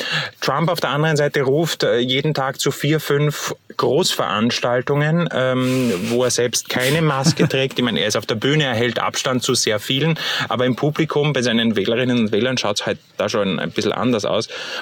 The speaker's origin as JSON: {"language": "German", "country": "Austria", "said": "Das gibt es bei uns in Österreich halt nicht"}